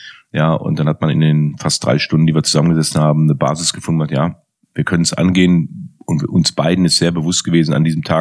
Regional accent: North Rhine-Westphalia, Germany; ich möchte gerne in der Region, wo ich groß geworden bin, auch mal fußballerisch arbeiten. Und das ist für mich der Pott.

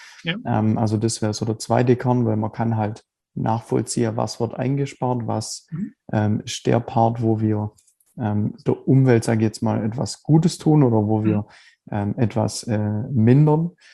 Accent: Biberach, Baden-Württemberg, Germany; Ja, ich komme aus Biberach, also unterhalb von Ulm. Wohne, also der Großteil meiner Zeit eigentlich schon immer hier.

